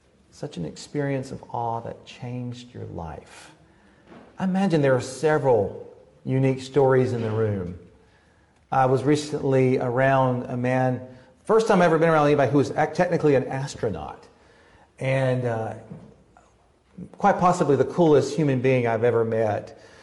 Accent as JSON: {"language": "English", "region": "Southern United States", "country": "United States", "accent": "southern", "said": "I spell it because my southern accent sometimes butchers the English language"}